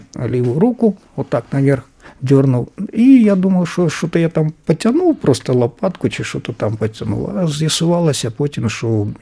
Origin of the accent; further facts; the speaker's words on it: Snovsk, Chernihiv Oblast, Ukraine; Прямо дорога йде на Росію, направо дорога йде на мій рідний Сновськ.